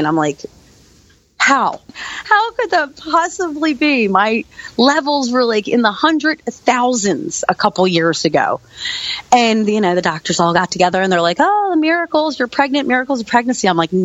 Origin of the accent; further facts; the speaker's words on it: Pennsylvania, United States; but I'm from Pennsylvania. It wasn't going to happen here.